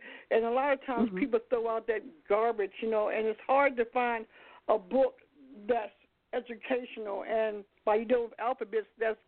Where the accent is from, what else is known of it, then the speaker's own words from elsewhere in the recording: Baltimore, Maryland, United States; She told you she was from New Jersey, and I'm from Baltimore originally.